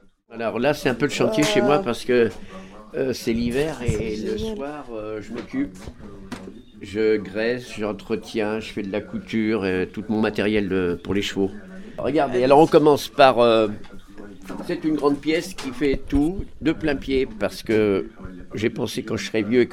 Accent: Massy, Île-de-France, France; also born or lived in Saint-Maur-des-Fossés; Je suis fils de paysan, mais un paysan qui vivait en ville. Je suis né à Saint-Maur et après j'ai vécu à Massy. Mon père avait une ferme à Massy. Massy, c'est à 10 km de la Porte d'Orléans.

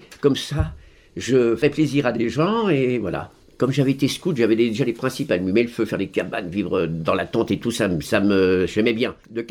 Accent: Massy, Île-de-France, France; also born or lived in Saint-Maur-des-Fossés; Je suis fils de paysan, mais un paysan qui vivait en ville. Je suis né à Saint-Maur et après j'ai vécu à Massy. Mon père avait une ferme à Massy. Massy, c'est à 10 km de la Porte d'Orléans.

